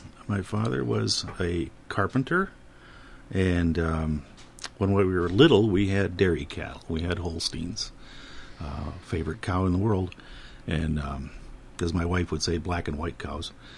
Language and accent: English; Mora, Minnesota, United States; born there; I was born in Mora, Minnesota.